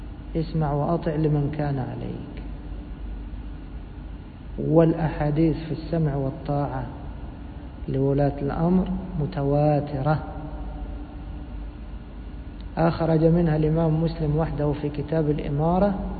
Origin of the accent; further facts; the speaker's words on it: Egypt; في بلدنا مصر